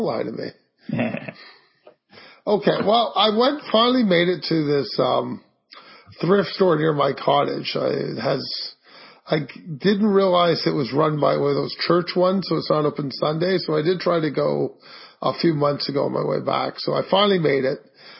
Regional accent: Canada; And this is because I'm Canadian.

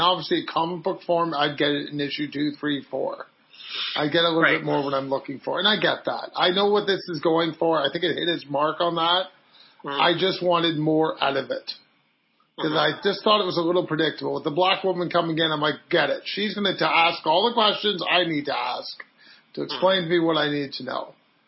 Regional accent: Canada; I like how, this is how I really feel as a Canadian, that American politics works.

